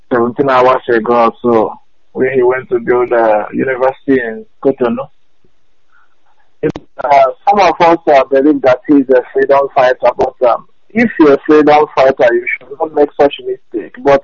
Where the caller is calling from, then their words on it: Sweden; I'm calling from Sweden.